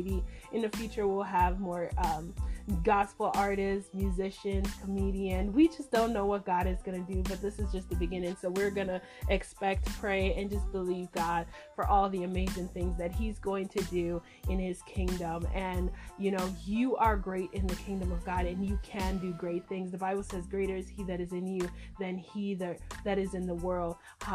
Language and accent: English; Jamaica; If you guys know me, you know that I'm from Jamaica originally. So from Jamaica, big up Nigeria from a Jamaican.